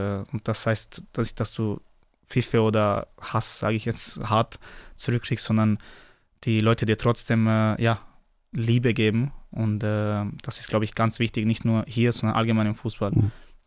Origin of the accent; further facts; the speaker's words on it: Bosnia & Herzegovina; wenn du fürs Land spielst, ist ja das Land alles, zum Beispiel zumindest bei uns in Bosnien.